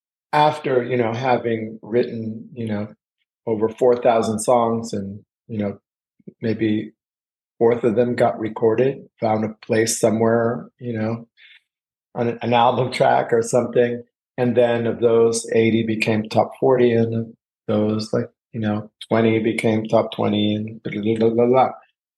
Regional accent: Miami, Florida, United States; You know, even though I was born in the States, my mother was Cuban, grew up in the Cuban exile community. We grew up in the projects of Liberty City.

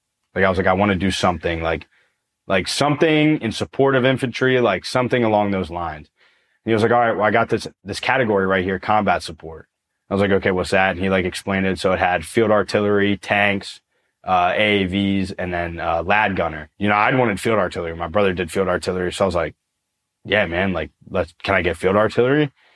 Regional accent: Pennsylvania, United States; So I'm from Pennsylvania. Had a pretty good upbringing.

